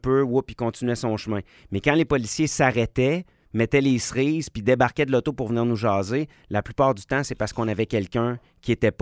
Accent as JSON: {"language": "French", "town": "Limoilou", "region": "Quebec", "country": "Canada", "tie": "born or raised there", "said": "moi, j'ai grandi à Limoilou."}